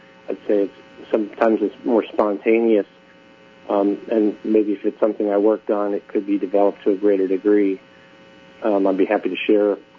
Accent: Phoenix, Arizona, United States; And we lived in Scottsdale, Arizona, I'm from Phoenix.

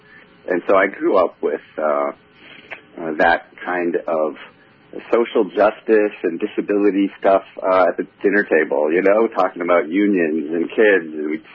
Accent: North Dakota, United States; Yeah, well, I grew up in North Dakota, and my dad worked for the phone company

